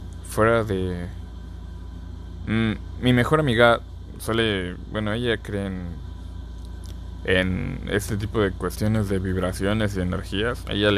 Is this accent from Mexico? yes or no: yes; Mexico; also born or lived in Dublin, Ireland; por cuestiones de trabajo nací allá. Luego regresé aquí a México, a Veracruz. De ahí me moví a un estado muy lejano. Bueno, no muy lejano, pero relativamente lejano. De aquí del estado de Veracruz